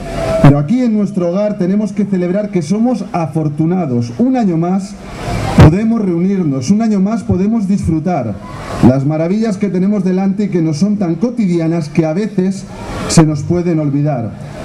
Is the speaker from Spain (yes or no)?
yes; El Pardo, Community of Madrid, Spain; Es el momento de celebrar que sí, que somos todos del Pardo.